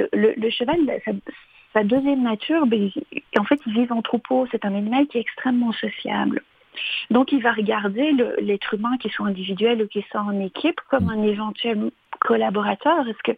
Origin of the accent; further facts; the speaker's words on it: Belgium; born there; vous l'entendez à l'accent, je suis pas née ici non plus, là, je suis née en Belgique